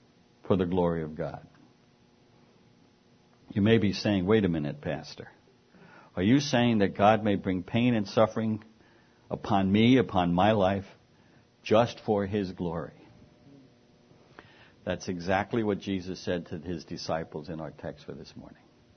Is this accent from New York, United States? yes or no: yes; Manhattan, New York, United States; born there; You know, not being a farm boy. I mean, I was born in Manhattan.